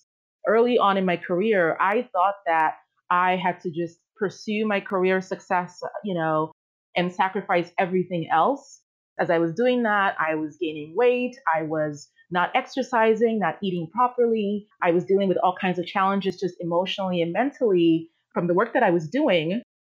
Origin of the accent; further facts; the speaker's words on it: Nigeria; I am Nigerian. That's where my last name is from.